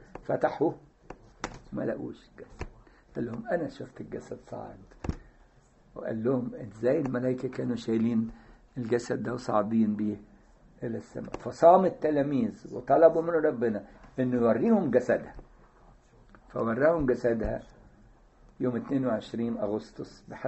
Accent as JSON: {"language": "Arabic", "country": "Egypt", "said": "مشهورة عندنا في مصر"}